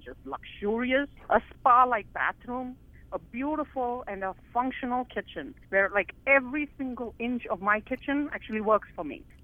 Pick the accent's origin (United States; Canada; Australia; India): India; I was born and raised in India.